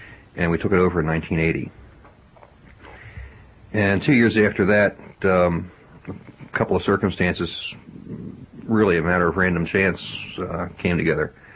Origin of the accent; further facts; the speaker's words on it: Baltimore, Maryland, United States; Yes, I was born in Baltimore and educated there at two Jesuit institutions, Loyola High School and Loyola College.